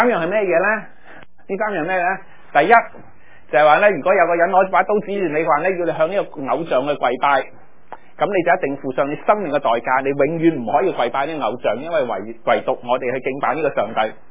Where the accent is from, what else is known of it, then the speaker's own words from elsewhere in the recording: China; 当然我系中国人